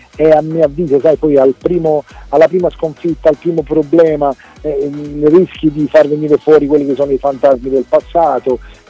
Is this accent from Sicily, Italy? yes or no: no; Taranto, Apulia, Italy; oltre a essere casa mia, perché sono tarantino, Taranto è una piccola Napoli